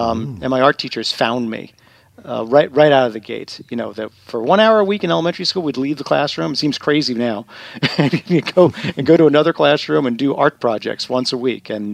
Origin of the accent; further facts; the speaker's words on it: New York, United States; I grew up in Long Island, New York. I grew up in hindsight, a pretty idyllic suburban upbringing.